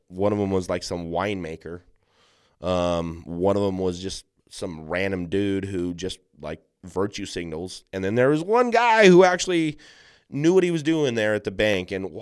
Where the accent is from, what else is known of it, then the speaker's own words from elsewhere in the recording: California, United States; But it just sucks that this is happening to my home state. It's rough.